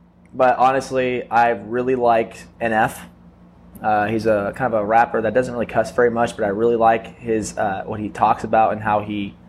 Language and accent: English; Concordia, Missouri, United States; I traveled around a lot growing up, but I grew up primarily in Concordia.